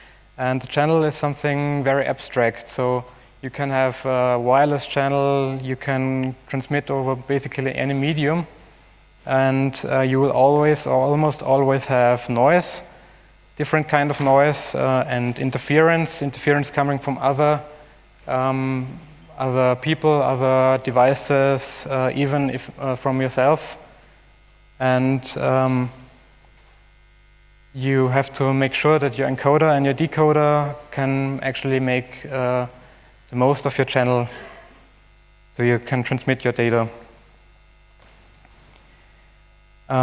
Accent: Vienna, Austria; I'm from Vienna.

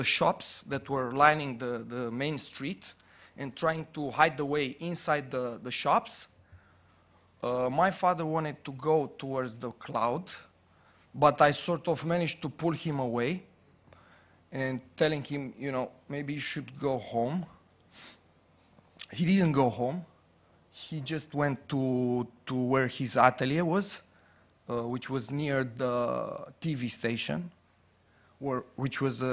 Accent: Romania; It's just the fact that I'm coming from Romania.

